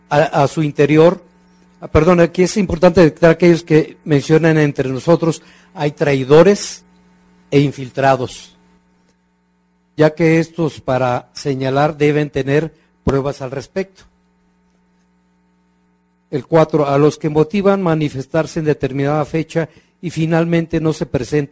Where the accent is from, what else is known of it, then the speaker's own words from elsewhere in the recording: Azcapotzalco, Mexico City, Mexico; vengo del pueblo de Santa Bárbara en Azcapotzalco.